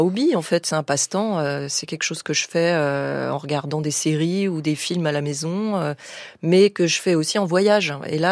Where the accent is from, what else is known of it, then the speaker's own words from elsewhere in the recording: Paris, Île-de-France, France; je m'ennuyais de mes amis parce que je suis de Paris.